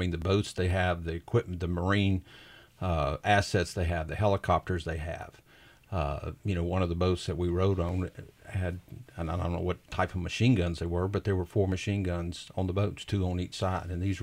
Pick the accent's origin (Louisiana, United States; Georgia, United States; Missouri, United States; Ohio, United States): Louisiana, United States; Lake Charles; I'm from Lake Charles, Southwest Louisiana, and I live 30 miles from the Texas border.